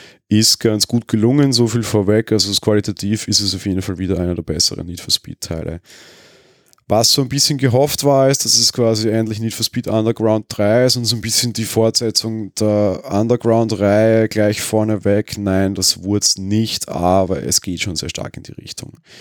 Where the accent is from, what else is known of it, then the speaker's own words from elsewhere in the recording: Austria; Also ich meine, okay, ich bin aus Österreich